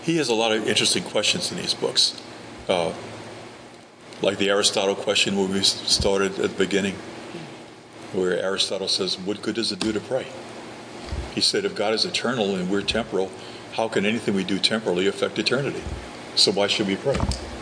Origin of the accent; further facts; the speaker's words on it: New Orleans, Louisiana, United States; But when I was growing up, I was born in New Orleans.